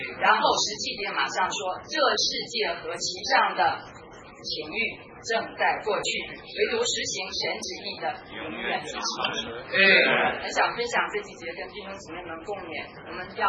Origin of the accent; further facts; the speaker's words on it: Shandong, China; 咱们山东人脾气急一点，但是很耿直